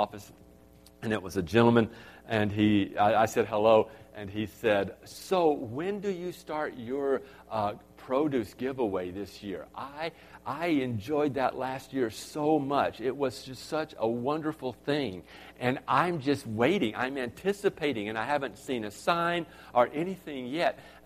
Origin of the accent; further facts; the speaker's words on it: United States; because I know that I'm going to get convicted because I'm an American.